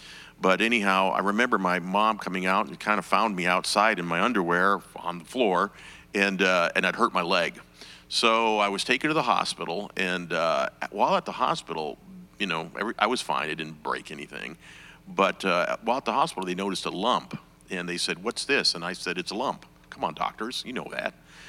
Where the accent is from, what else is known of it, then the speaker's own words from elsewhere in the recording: Los Angeles, California, United States; also born or lived in Miami; I grew up in Los Angeles. I was born in Florida, in Miami